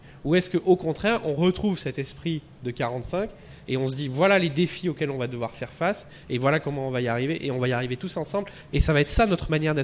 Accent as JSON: {"language": "French", "region": "Nouvelle-Aquitaine", "country": "France", "said": "moi, je suis originaire du Lot-et-Garonne"}